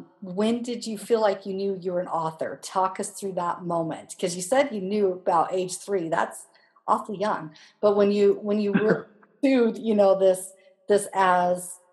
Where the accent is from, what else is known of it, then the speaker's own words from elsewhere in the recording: Longview, United States; And so for you listeners that are listening, you'll know that I'm from Longview.